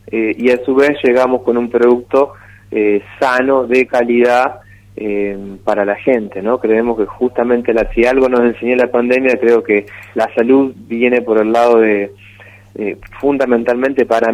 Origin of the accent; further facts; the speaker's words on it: Gualeguaychú, Entre Ríos, Argentina; somos de acá, somos de Gualeguaychú